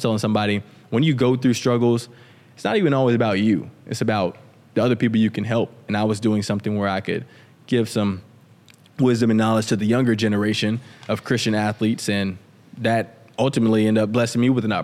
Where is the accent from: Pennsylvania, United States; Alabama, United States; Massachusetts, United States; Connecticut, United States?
Alabama, United States; Helena; I come from Helena, Alabama, small town.